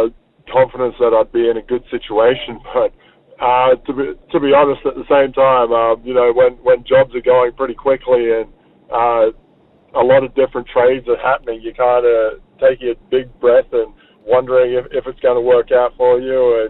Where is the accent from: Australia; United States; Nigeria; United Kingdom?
Australia; growing up in Australia